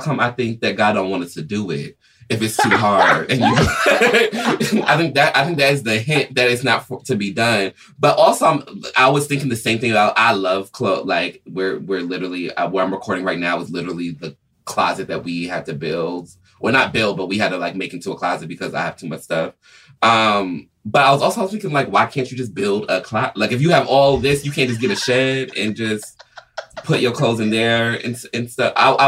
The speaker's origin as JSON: {"language": "English", "town": "Atlanta", "region": "Georgia", "country": "United States", "tie": "born or raised there", "said": "Like, I grew up in Atlanta, and knowing that most of the rentals are being used for Airbnbs now"}